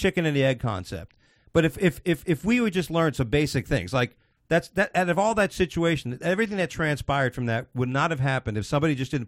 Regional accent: New York, United States; born there; Yeah, I'm here legally. Oh, I was born in New York, right, dude, so.

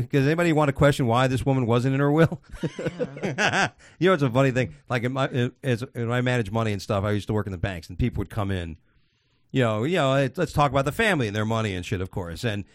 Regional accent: New York, United States; born there; Yeah, I'm here legally. Oh, I was born in New York, right, dude, so.

